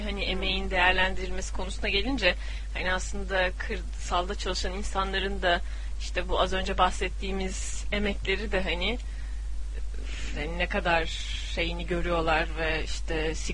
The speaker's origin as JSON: {"language": "Turkish", "region": "Black Sea Region", "country": "Turkey", "said": "Evet, ben bir Karadenizli olarak..."}